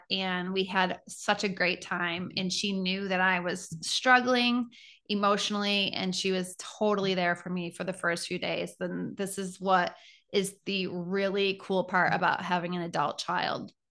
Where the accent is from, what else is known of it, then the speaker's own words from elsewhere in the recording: New York, United States; I also went to college in Florida, and it was, you know, I was from New York